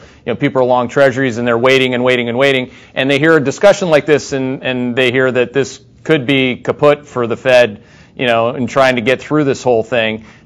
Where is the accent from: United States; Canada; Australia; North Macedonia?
Canada; accent: Canadian; using my Canadian accent, if you do not mind.